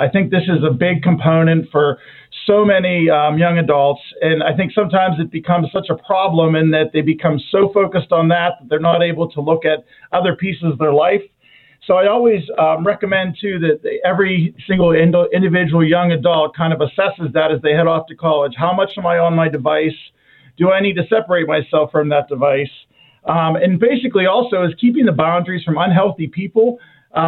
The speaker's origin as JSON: {"language": "English", "town": "Plum", "region": "Pennsylvania", "country": "United States", "tie": "born or raised there", "said": "I actually grew up in Plum Borough, so Pittsburgh guy."}